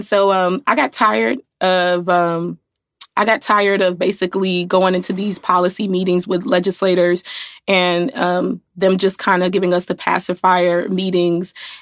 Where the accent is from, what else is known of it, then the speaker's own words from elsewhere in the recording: Chicago, Illinois, United States; I grew up in Austin, which is on the west side of the city of Chicago. Austin is one of the most dangerous neighborhoods in the city of Chicago.